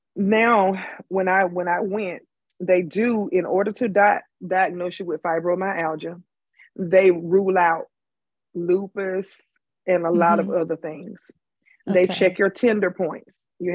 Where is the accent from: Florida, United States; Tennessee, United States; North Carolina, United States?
North Carolina, United States; Tarboro; yes, I am from Woot Woot T-Town, Tarboro, North Carolina.